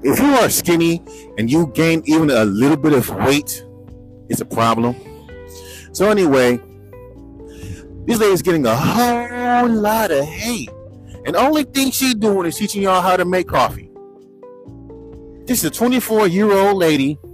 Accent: California, United States; I'm from California and this bitch is stupid.

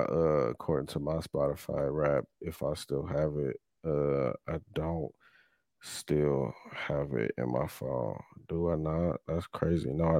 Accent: Youngstown, Ohio, United States; I told you I was from Youngstown.

